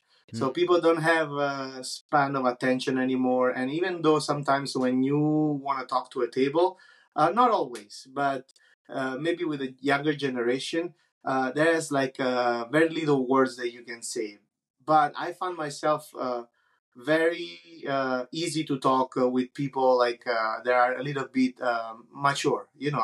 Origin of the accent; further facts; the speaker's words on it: Naples, Campania, Italy; also born or lived in Caserta; I was born in Naples. I was born in Naples because all my family's from Naples. And because my family bought a piece of land in Caserta, more on the countryside, I grew up between the two cities, Naples and Caserta.